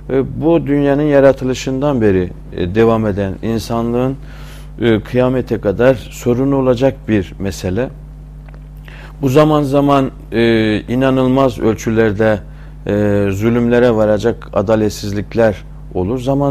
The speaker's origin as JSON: {"language": "Turkish", "region": "Rize", "country": "Turkey", "said": "Efendim ben Rizeliyim. 1969 doğumluyum."}